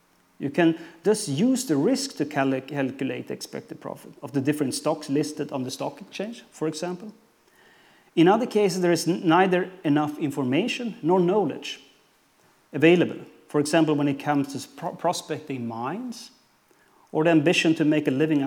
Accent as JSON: {"language": "English", "country": "Sweden", "said": "We are uncertain about the government will be formed in my home country, Sweden."}